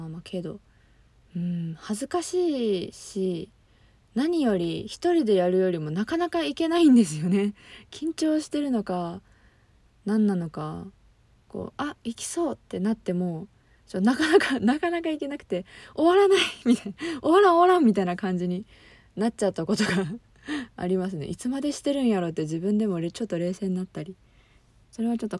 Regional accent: Fukuoka, Japan; 出身は福岡出身で、まあ、今も福岡に住んでるんですけど、まあ、バリバリの博多っ子でございます。

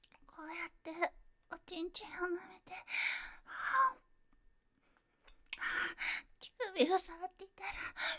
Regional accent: Kyushu, Japan; 出身地は九州です。

